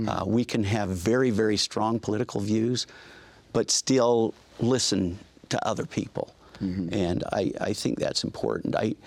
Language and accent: English; North Ogden, Utah, United States; also born or lived in Dallas, United States; I grew up in North Ogden, went to Weber State University, had a great experience there.